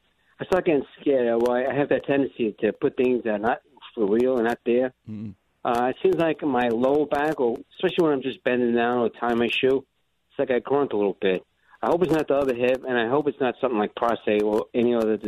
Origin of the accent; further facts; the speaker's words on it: Staten Island, New York, United States; now in East Windsor, United States; I live in the East Windsor now, but I'm from Staten Island.